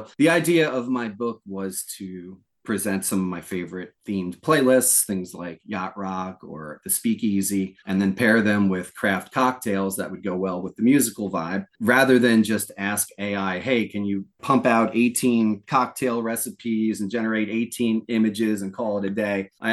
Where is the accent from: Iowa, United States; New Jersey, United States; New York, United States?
New Jersey, United States; I grew up in Monmouth County, but that's